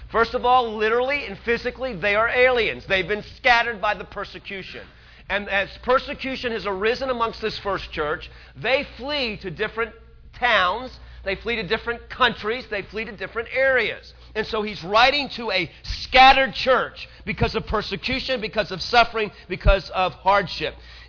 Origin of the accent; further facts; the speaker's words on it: New Orleans, Louisiana, United States; now in Texas, United States; Now, I know when I came from New Orleans to Houston to North Texas, I was an alien, okay?